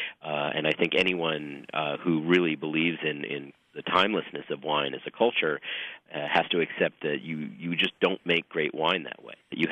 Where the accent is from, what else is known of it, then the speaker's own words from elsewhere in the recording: New York, United States; Well, I grew up in New York, and I grew up with, obviously, a fair amount of European wine, but also a fair amount of California wine.